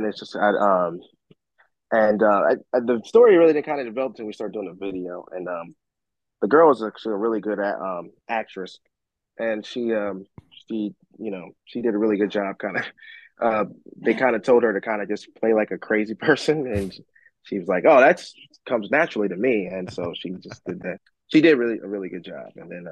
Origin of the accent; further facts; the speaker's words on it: Dundalk, Maryland, United States; I'm from Baltimore, Maryland, and he's from the same town I'm from. I'm from a little town called Dundalk, but I'm from the Turner Station part of Dundalk